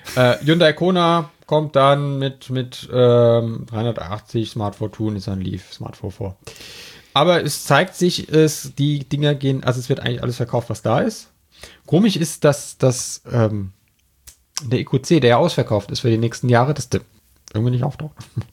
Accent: France; moved away; ich bin Franzose, aber gut, ich lebe nicht in Frankreich.

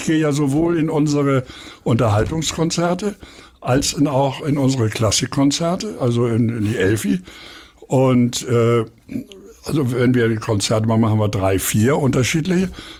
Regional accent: Hamburg, Germany; born there; Also ich wohne in Eppendorf. bin geboren in Havestehude und kenne auch Winterhude gut.

